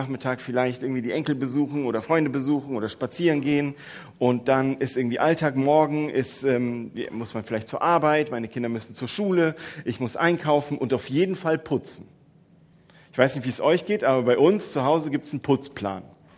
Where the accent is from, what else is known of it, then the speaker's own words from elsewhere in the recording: Mettmann, North Rhine-Westphalia, Germany; Weil ich bin ja gar nicht aus Duisburg, ich bin aus Mettmann, lebe dort mit Frau und zwei von drei Kindern.